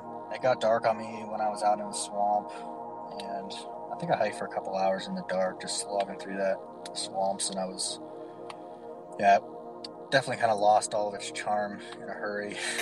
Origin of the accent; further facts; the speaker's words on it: Columbus, Ohio, United States; I'm from Columbus, Ohio.